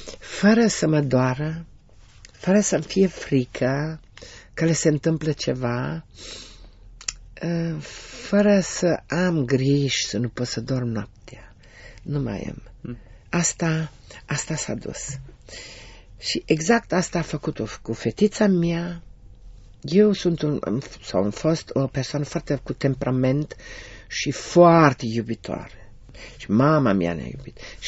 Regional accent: Cisnădie, Sibiu County, Romania; Eu vin din Adial, cum am spus, din Cisnădie

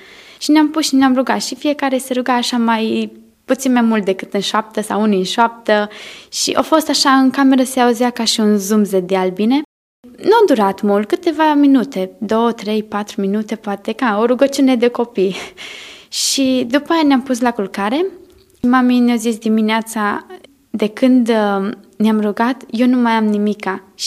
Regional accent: Timișoara, Timiș County, Romania; Domnul mi-a dat harul să mă nasc într-o familie creștină. M-am născut în Timișoara. Până la vârsta de 26 de ani am trăit aici

